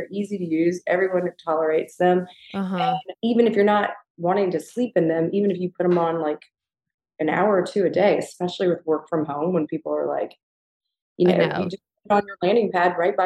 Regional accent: the South, United States; And Gigi and I both growing up in the South

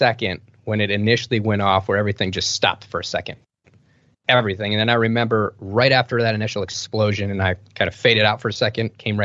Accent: Detroit, Michigan, United States; The long story is I grew up in Detroit, Michigan, and I was playing pretty competitive hockey.

